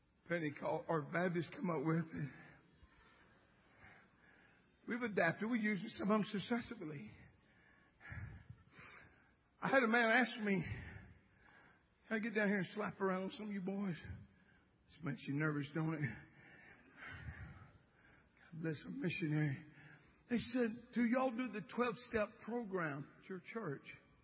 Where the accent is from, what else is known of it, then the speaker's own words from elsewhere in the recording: Louisiana, United States; I'm from Louisiana.